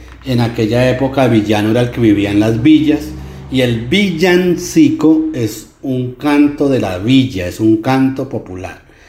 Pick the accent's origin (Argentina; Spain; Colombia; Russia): Colombia; Pero nosotros los colombianos tenemos incluso festival de villancicos